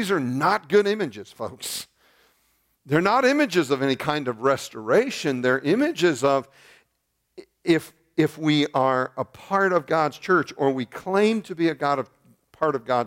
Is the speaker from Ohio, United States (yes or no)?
no; Illinois, United States; And you got to understand, I was raised outside of Chicago, but I was raised by country folk, okay?